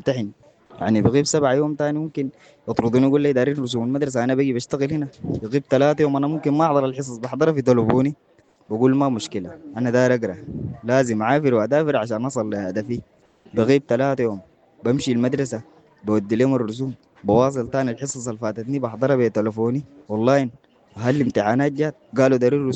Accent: Darfur, Sudan; احنا من دارفور وهم يعني من الشرق

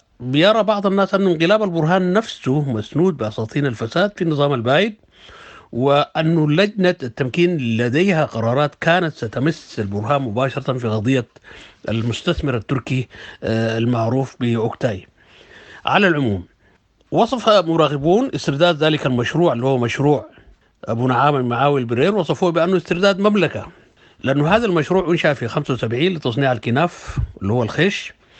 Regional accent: Sudan; في بلادنا السودان اللي هي أرض الصمت والدماء

